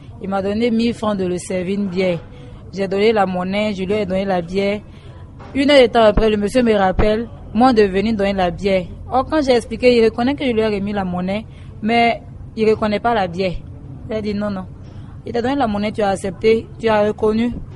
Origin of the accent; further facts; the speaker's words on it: Côte d’Ivoire; moved away as an adult; Je suis ivoirienne de nationalité. Je suis arrivée, et ça me fait pratiquement 2 ans. Dans le mois de décembre, là, ça me fait 2 ans.